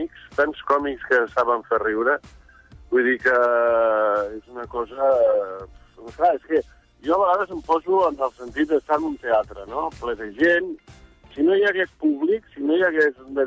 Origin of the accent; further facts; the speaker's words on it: Vilassar de Mar, Catalonia, Spain; Soc fill de Vilassar de Mar tota la vida.